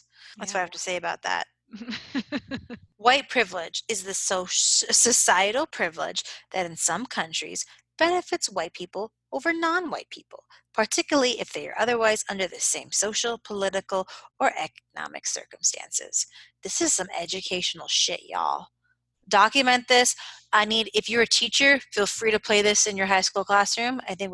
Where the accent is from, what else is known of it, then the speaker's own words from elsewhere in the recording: United States; I grew up in America my whole life. So even when I speak Spanish, when I speak English, I have a perfect, you know, no accent.